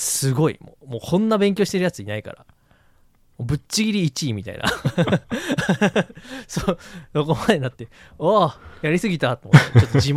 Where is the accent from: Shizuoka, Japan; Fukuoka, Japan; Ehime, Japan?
Shizuoka, Japan; moved away as an adult; also born or lived in Aichi; まあ静岡出身なんですけど、そこからあの愛知県の方に移って、まあそこから一人暮らしして、